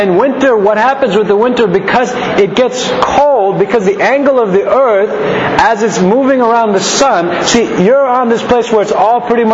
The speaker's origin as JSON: {"language": "English", "region": "Nebraska", "country": "United States", "tie": "born there", "said": "in my dad's from Nebraska. I was born actually in Nebraska."}